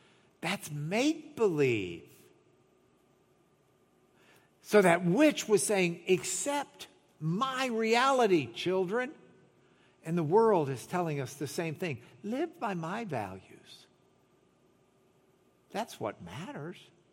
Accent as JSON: {"language": "English", "town": "Lubbock", "region": "Texas", "country": "United States", "said": "I'm probably not saying it right, but I'm from Lubbock."}